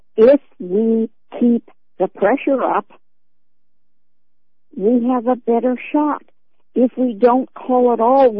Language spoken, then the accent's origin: English; Scotland, United Kingdom; I said, hey, I'm a Scot. I got a long memory.